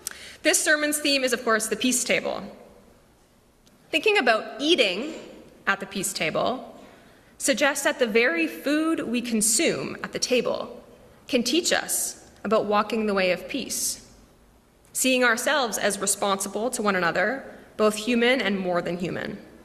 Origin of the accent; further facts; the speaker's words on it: Manitoba, Canada; now in Winnipeg, Canada; I'm from Manitoba, and I grew up on a farm about an hour south of Winnipeg.